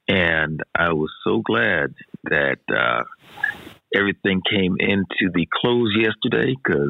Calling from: Lakewood, Washington, United States; But I am calling in from Lakewood, Washington, and I am grateful for God's hand on my life, my family's life.

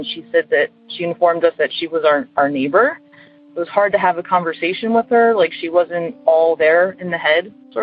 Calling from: Reading, Pennsylvania, United States; calling from Reading, Pennsylvania. I have a long commute from Reading to Philadelphia, and at the time I was commuting from Pottstown to Philadelphia down a stretch of road called 422.

